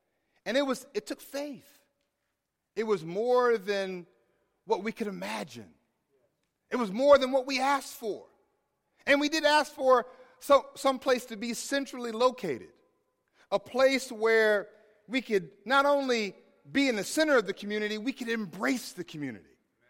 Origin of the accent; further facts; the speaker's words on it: Tallahassee, Florida, United States; growing up in Tallahassee, as an African-American teenager, I didn't even think about dating someone who wasn't black.